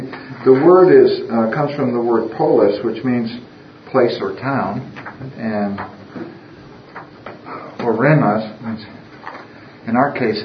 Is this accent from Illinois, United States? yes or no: yes; Illinois, United States; Like if you grew up in Illinois like I did, I came out here sounding like I was from Illinois.